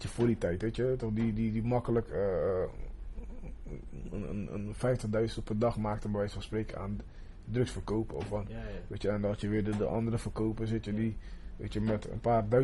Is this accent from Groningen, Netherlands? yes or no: no; Rotterdam, South Holland, Netherlands; We komen uit Katerdrecht. Katerdrecht was vroeger... de Kaap noemen ze het omdat het de Kaap de Goede Hoop werd genoemd, weet je.